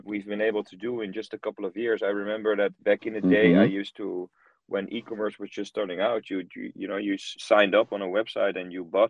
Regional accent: Netherlands; I'm from the Netherlands myself.

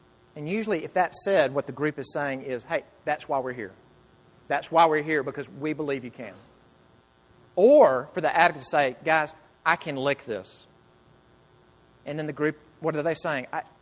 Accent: the South, United States; accent: southern; My southern accent says intervention, but it's intervention.

